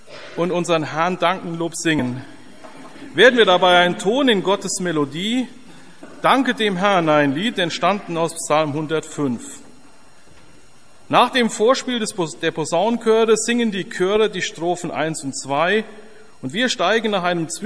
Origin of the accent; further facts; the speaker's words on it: Hof, Bavaria, Germany; Ich komme aus Hof